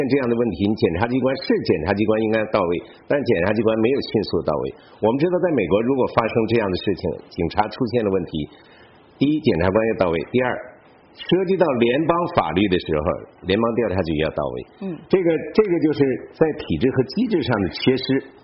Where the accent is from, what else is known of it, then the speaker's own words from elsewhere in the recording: Harbin, Heilongjiang, China; 因为我是黑龙江人，哈尔滨人嘛